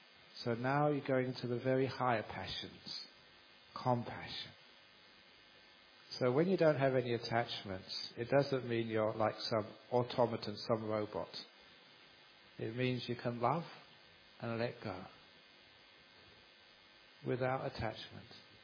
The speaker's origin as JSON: {"language": "English", "region": "London", "country": "United Kingdom", "tie": "born or raised there", "said": "As a young man, you know, growing up in London, it was in the 60s, used to see all these great concerts."}